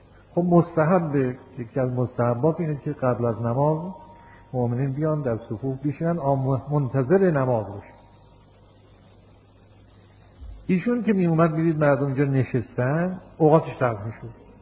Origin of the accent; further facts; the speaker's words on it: Yazd, Iran; ما یه عالمی داشتیم تو شهر خودمون، شهر یزد